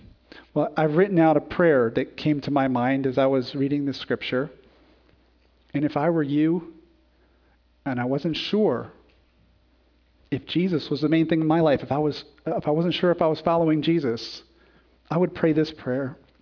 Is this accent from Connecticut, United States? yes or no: yes; Connecticut, United States; also born or lived in Jacksonville, Florida; When I was in college, I came home from Jacksonville, Florida, where I was in college, came back to my home church in Connecticut